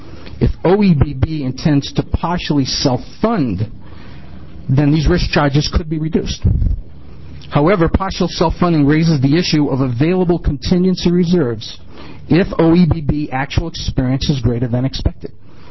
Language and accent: English; New England, United States; accent: New England; you'll probably hear or pick up on my New England accent somewhere through my presentation, but I have experience back on the other coast.